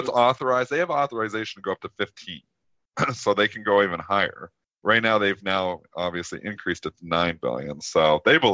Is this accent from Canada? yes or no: yes; Canada; Being a Canadian investor